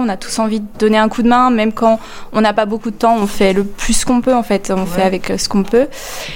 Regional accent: Domessin, Auvergne-Rhône-Alpes, France; Domessin.

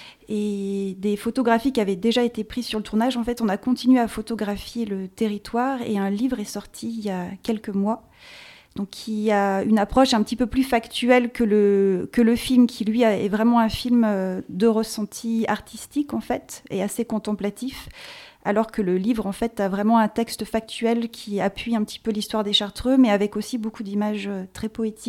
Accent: Auvergne-Rhône-Alpes, France; also born or lived in London, United Kingdom / Glasgow, United Kingdom; Je suis originaire de la Loire et j'ai longtemps vécu à l'étranger puisque j'ai passé 15 ans au Royaume-Uni.

